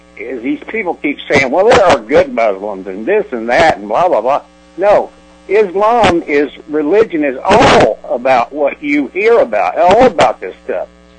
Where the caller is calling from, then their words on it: Independence, Missouri, United States; Independence, Missouri.